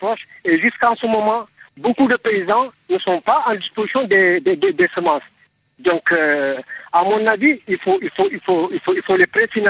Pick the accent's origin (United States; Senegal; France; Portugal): Senegal; Casamance; Moi je suis de la Casamance où les paysans sont en majorité musulmans.